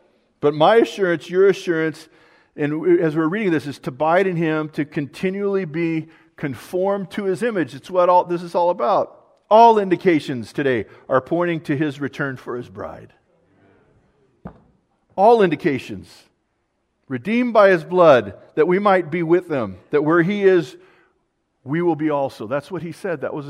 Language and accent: English; California, United States; Listen, the Americans, the American English, we've ruined every language there is. I'm from California.